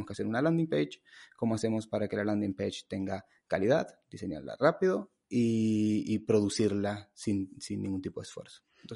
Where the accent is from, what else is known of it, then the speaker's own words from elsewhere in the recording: Argentina; now in Spain; vengo de Argentina, hace muchísimo tiempo que vivo aquí ya en España en realidad, hace 16 años